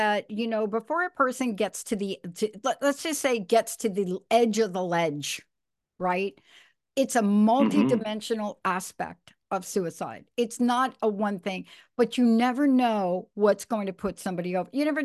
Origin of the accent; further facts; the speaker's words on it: New York, United States; I grew up in New York in the projects, and I've been to some barracks